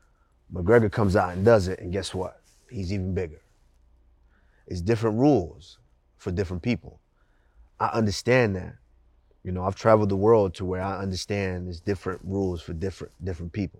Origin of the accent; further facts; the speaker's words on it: Nigeria; also born or lived in Texas, United States; now in United States; I was raised in Nigeria long enough to be able to understand what mom and dad says and how we conduct ourselves.